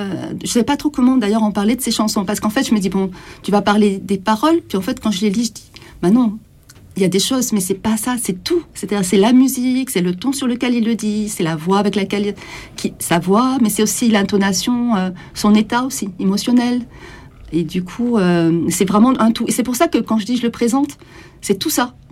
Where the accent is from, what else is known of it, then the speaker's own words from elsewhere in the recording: Provence-Alpes-Côte d'Azur, France; also born or lived in Marseille / Paris; je suis originaire de la Provence, donc je suis allée faire mes études à Marseille, et j'ai travaillé aussi là-bas au départ, après je suis venue sur Paris. Et je suis repartie à Marseille.